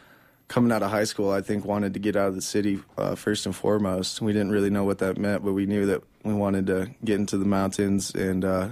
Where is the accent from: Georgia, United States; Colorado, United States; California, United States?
Colorado, United States; Denver; also born or lived in Hesperus, United States; So me and my partner, Max Fields here, both grew up in Denver, Colorado.